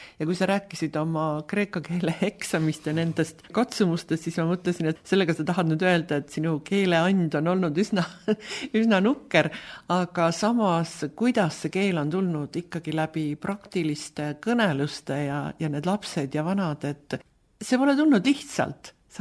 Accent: Kiviõli, Ida-Viru County, Estonia; mina olen ka Ida-Virumaalt pärit, minu kodulinn on Kiviõli, see jääb küll natukene Jõhvist mõned kümned kilometrid Tallinna poole. Selline rohkem oli eestlaste linn kui venelaste linn.

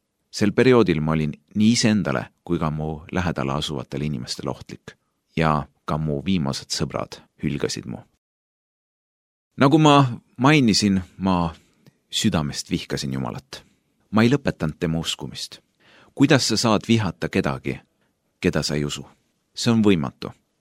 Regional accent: Rakvere, Lääne-Viru County, Estonia; born there; now in Tartu, Estonia; Kui ma sain 11-aastaseks, siis läks mu elu keeruliseks. Majanduslikel ja praktilisel põhjustel pidi meie perekond ümber kolima Tartusse, mis asub 120 kilomeetrit eemal minu sünnilinnast, Rakverest.

